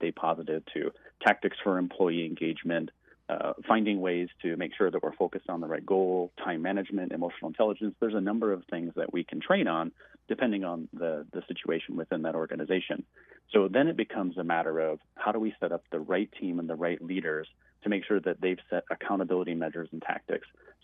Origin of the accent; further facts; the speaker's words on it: Michigan, United States; moved away as an adult; now in Phoenix, United States; So I was born and raised in Michigan. So the first 24 years of my life were in the state of Michigan.